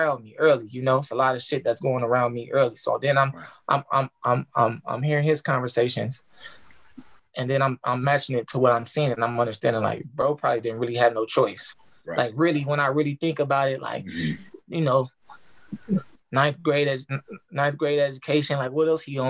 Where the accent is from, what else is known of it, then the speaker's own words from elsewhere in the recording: California, United States; growing up in South Central, you know, I just always try my best to stay out the way.